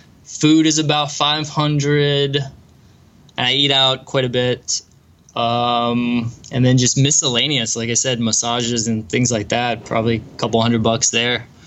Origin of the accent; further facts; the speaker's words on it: United States; I thought, oh, I'm American. I can go to every country in Europe, no problem.